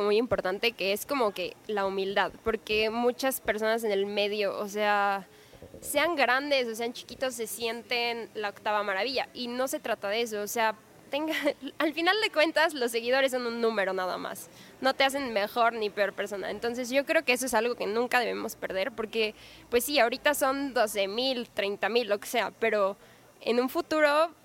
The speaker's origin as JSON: {"language": "Spanish", "region": "Hidalgo", "country": "Mexico", "said": "O sea, siento que en Hidalgo y en México, pero como somos de Hidalgo"}